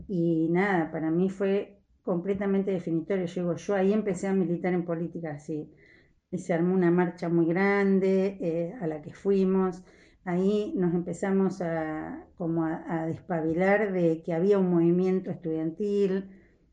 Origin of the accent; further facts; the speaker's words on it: Concordia, Entre Ríos, Argentina; Nací en Concordia, en Entre Ríos, y vivimos siempre a 15 cuadras más o menos del río